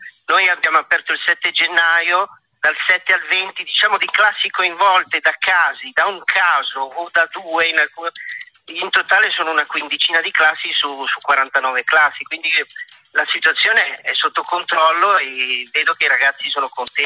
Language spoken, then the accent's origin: Italian; Campania, Italy; Poi i miei genitori erano prima braccianti agricoli e poi operai. Sono originario del Cilento.